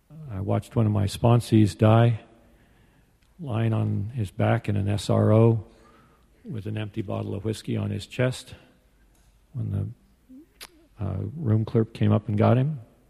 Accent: Portland, Oregon, United States; I grew up in Portland, Oregon, and I started drinking when I was about 12 or 14.

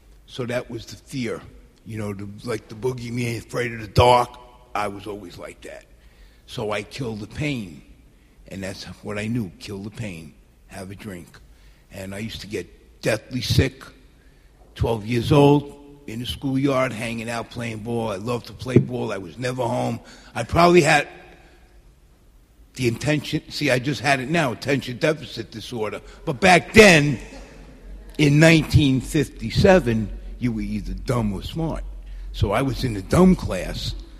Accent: New York, United States; I grew up in the South Bronx. And I always wanted to live in Queens.

